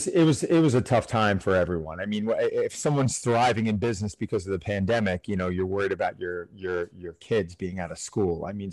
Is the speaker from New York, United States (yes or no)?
yes; Cold Spring Harbor, New York, United States; And I was born and raised in Cold Spring Harbor, New York. So I'm very familiar with Syosset and used to swim against the high school and play baseball against them.